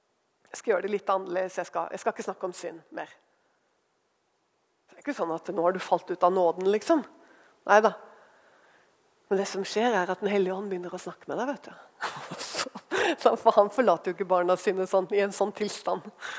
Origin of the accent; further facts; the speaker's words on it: Southern Norway, Norway; er vi kristne, altså. Og vi ser ut som kristne, og vi prater som kristne, og vi er fra Sørlandet hele gjengen her.